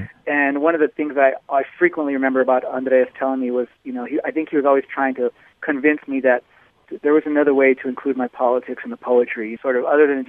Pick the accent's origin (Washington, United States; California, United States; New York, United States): California, United States; Visalia; I'm not from Fresno originally. I'm from one of the smaller towns, actually, Visalia and Dinuba. Those areas is where I'm from.